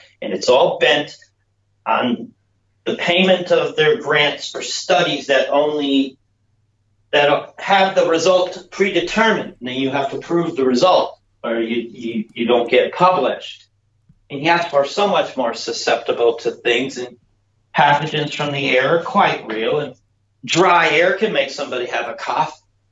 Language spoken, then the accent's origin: English; North Carolina, United States; University of North Carolina, so in my hometown